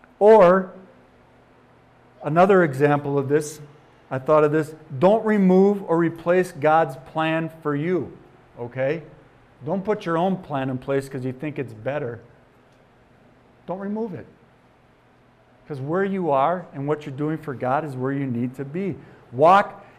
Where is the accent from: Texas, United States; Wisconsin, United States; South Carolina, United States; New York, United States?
Wisconsin, United States; I said, no, I'm not. Close, I'm from Wisconsin. She said, yeah, I could tell your accent. And I haven't even lived there for 10 years, but yeah, it's still there.